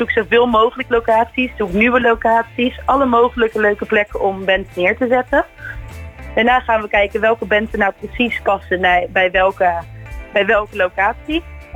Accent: Scheveningen, South Holland, Netherlands; Ik kwam uit Scheveningen inderdaad.

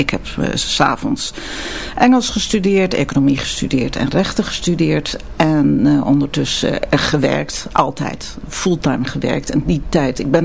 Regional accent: Koedijk, North Holland, Netherlands; born there; Ik ben geboren in Koedijk. Ja. Dat is boven Alkmaar in Noord-Holland. Uh-huh. Ik ben wat dat betreft een redelijke Noord-Hollandse. Hoewel mijn zusje West-Fries spreekt en ik niet. En ben uit Koedijk naar Alkmaar naar het Murmelius

